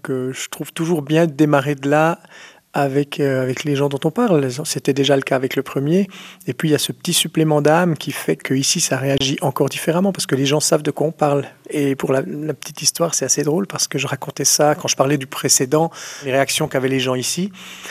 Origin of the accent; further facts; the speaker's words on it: Jura, Switzerland; eh bien moi, je viens des Franches-Montagnes.